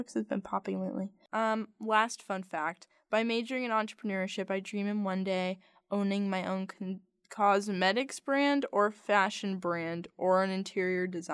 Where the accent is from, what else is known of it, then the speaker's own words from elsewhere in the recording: Boca Raton, Florida, United States; My hometown is Boca Raton, Florida.